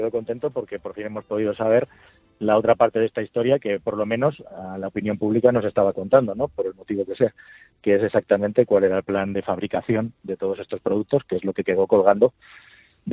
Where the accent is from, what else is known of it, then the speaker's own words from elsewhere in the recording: Barcelona, Catalonia, Spain; que además soy catalán y de Barcelona